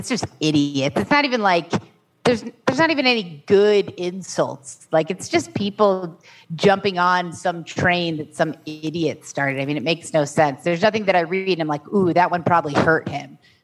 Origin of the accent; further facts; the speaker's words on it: Chicago, Illinois, United States; I mean, I never understood it because I grew up in Chicago, so it was the Bulls for me always.